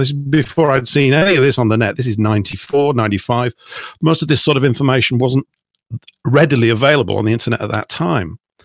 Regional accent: Yorkshire and the Humber, United Kingdom; me and my wife moved out of London because it was a silly place, couldn't really afford to live there. And I've been living on the South Coast ever since. And even though I hail from Yorkshire

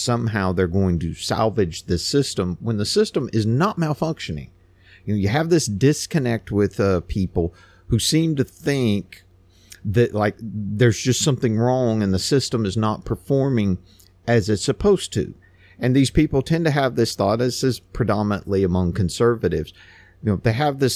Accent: Texas, United States; But our story today comes from my home state of Texas

